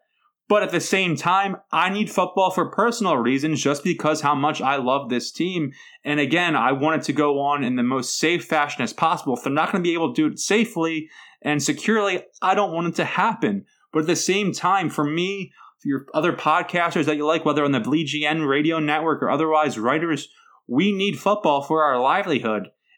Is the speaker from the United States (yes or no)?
yes; Philadelphia, Pennsylvania, United States; I'm a guy from South Philadelphia.